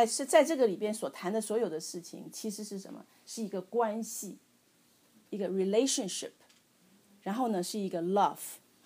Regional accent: China; 其实我常常在思考，我们中国人很比较保守，比较含蓄。

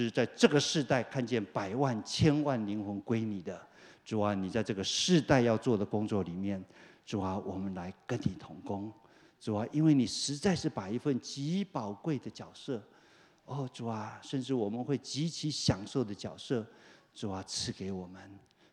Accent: southern Taiwan, Taiwan; 我在台湾长大，我们南方的人可能对稻田就 很熟悉哈。

